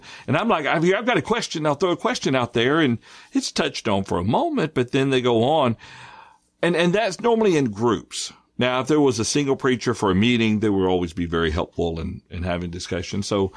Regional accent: Georgia, United States; None of these cities where I grew up around near Atlanta, you know

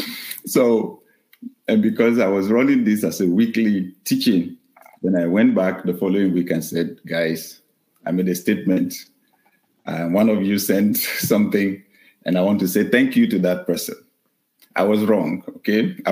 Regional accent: Nigeria; Like when we travel to my home country, Nigeria, the first thing they want to be sure we have is Wi-Fi.

